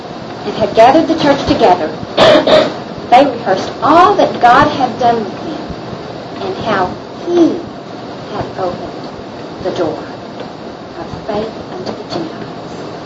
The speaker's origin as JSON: {"language": "English", "town": "Jacksonville", "region": "Texas", "country": "United States", "said": "But I'm from Jacksonville, Texas, in East Texas."}